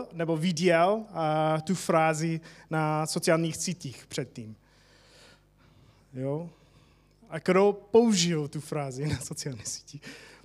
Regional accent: United States; Czech is a second language; Já jsem Američan, ale jak slyšíte, mluvím česky, ale občas říkám jako věci divně

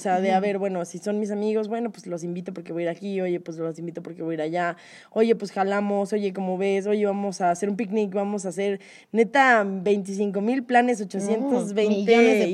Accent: Cuernavaca, Morelos, Mexico; yo soy de Cuerna, entonces como que crecí con mis mismas amigas de la primaria, fueron las mismas de la secundaria y fueron las mismas de la prepa

